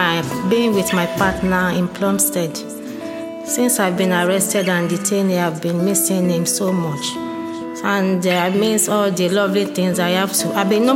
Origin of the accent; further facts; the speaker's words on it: Nigeria; I'm from Nigeria, and I'm 47 years old.